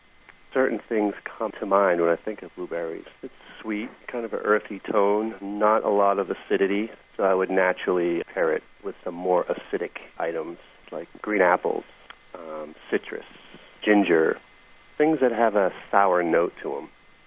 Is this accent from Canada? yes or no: yes; Newfoundland and Labrador, Canada; also born or lived in New England, United States; It wasn't New England, it was Newfoundland. I was born here in New England, but I spent part of my youth in Newfoundland.